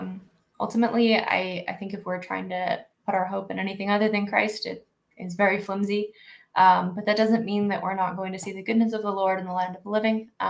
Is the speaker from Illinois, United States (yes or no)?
no; New York, United States; I grew up in New York State.